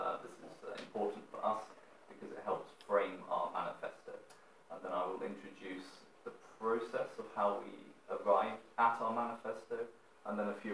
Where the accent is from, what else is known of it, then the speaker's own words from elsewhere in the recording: United Kingdom; I'm British, as you can probably tell. When I speak in English, I tend to speak a bit quickly because it's my own language.